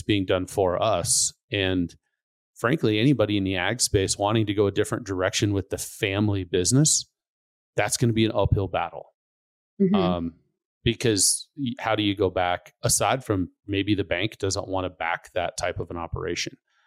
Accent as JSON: {"language": "English", "town": "Pendleton", "region": "Oregon", "country": "United States", "tie": "born or raised there", "said": "So I grew up actually in Pendleton, Oregon. So home of the Pendleton Roundup, Pendleton Whiskey, Pendleton Wool, and was always around agriculture."}